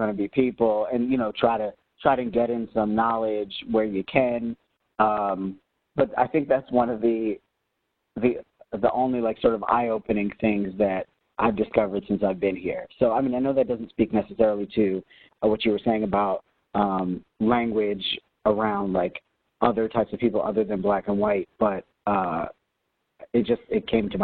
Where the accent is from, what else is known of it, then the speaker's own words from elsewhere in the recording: Philadelphia, Pennsylvania, United States; now in Atlanta, United States; Growing up in Philadelphia and having a father who was born in 1936 who had experienced racism in Philadelphia in some very visceral ways and physical ways.